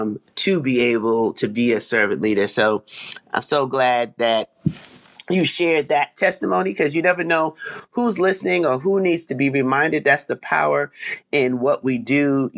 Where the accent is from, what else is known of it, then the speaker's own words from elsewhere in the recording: Jamaica; because yes, I am Jamaican.